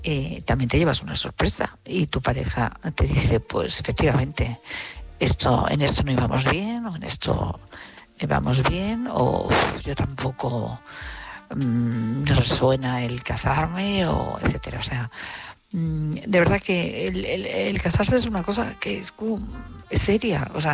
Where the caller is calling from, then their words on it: Madrid, Community of Madrid, Spain; de Madrid